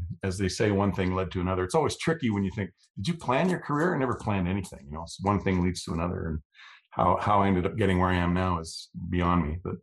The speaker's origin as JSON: {"language": "English", "country": "Canada", "said": "I'm Canadian"}